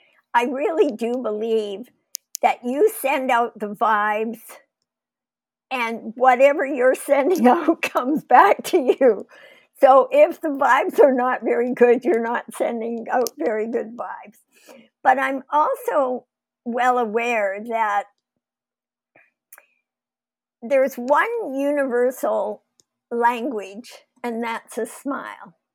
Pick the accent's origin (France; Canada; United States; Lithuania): Canada; I was in no mood to get up and say, oh, yes … from Canada, but it was too late.